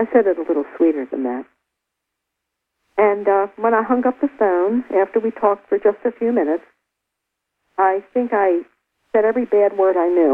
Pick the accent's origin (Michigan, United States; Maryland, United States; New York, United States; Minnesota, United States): Maryland, United States; Baltimore; growing up in Baltimore, you have gravy on top of the French fries